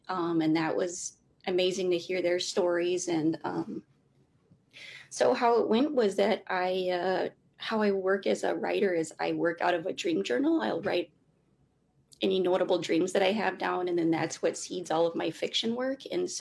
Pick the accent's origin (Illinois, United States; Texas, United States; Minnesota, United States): Minnesota, United States; Red Lake; I'm from Red Lake.